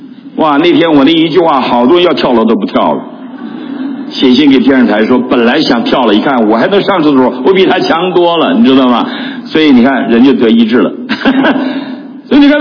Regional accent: Northeast China, China; 我们东北人拜什么你们知道吗？哎，我们东北人拜黄鼠狼，你们不知道吧？叫狐黄二仙啊

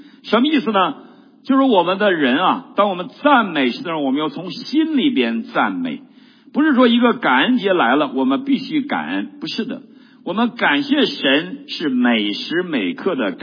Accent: China; 尤其我们中国人，有的时候别人对我们有 99% 的好，只有一个不好我们就翻脸了

